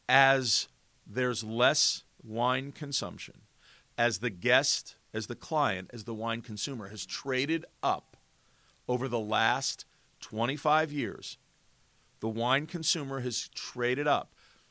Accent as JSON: {"language": "English", "region": "Rust Belt", "country": "United States", "tie": "born or raised there", "said": "as a 59-year-old dude, born and raised in the Rust Belt, corn-fed white boy, as I like to call myself"}